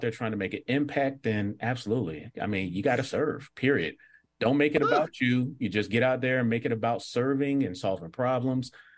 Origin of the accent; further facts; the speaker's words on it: Florida, United States; I grew up in South Florida during the 80s. I call it the Scarface era.